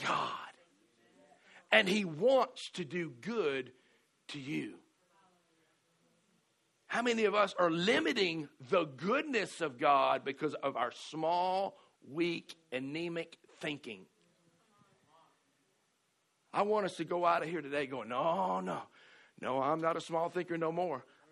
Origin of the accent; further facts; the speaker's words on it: the South, United States; You know, when I see that word dare, I'm from the South. Right? So I understand that word dare, because down in the South, we have this thing called a double dog dare.